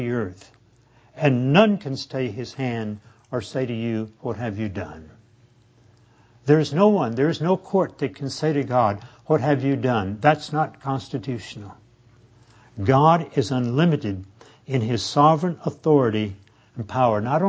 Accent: Tyler, Texas, United States; I grew up in Tyler, Texas.

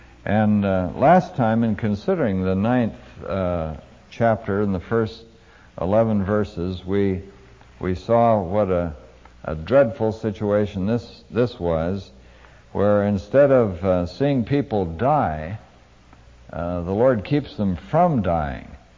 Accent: Pacific Northwest, United States; and though I was raised in the Northwest, where as far as I know we don't have any

